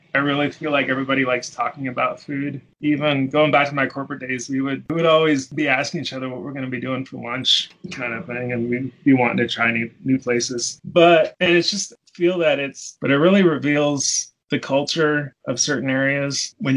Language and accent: English; Florida, United States; where I grew up in Florida